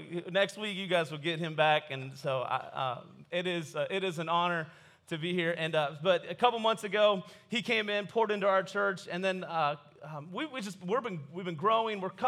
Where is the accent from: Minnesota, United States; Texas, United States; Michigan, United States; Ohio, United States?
Ohio, United States; New Philadelphia; I'm from New Philadelphia, Ohio.